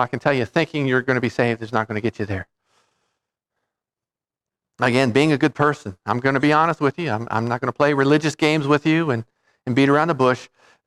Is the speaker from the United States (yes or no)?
yes; United States; I'm an American and grew up in a Christian home.